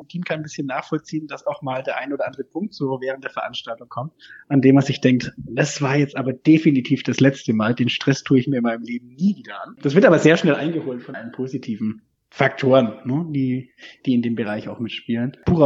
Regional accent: Ansbach, Bavaria, Germany; Wohlbehütet als Einzelkind im wunderschönen Ansbach-Eib in Mittelfranken. In Ansbach-Eib auch in die Grundschule, dann der Weg in die Innenstadt ans Platengymnasium in Ansbach.

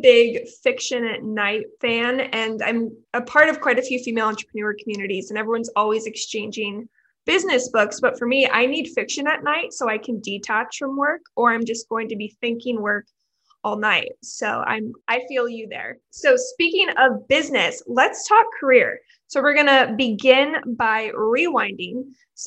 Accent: Portland, Oregon, United States; I am from Portland, and so thus I am a Blazers fan.

